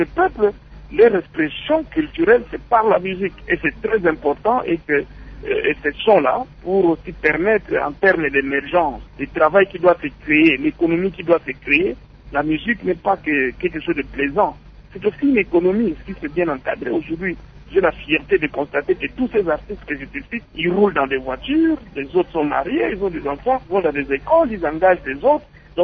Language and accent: French; Idiofa, Kwilu, DR Congo; Et Idiofa, c'est ma ville natale, c'est chez moi, c'est ma ville d'origine.